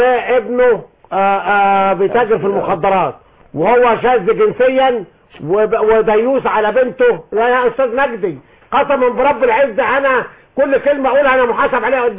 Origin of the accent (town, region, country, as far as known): Egypt